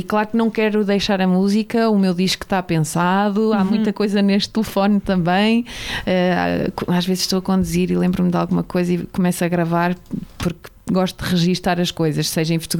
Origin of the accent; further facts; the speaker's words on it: Aveiro, Portugal; moved away as an adult; Eu sou de Aveiro, Lisboa. exatamente. E então vim para cá em 2012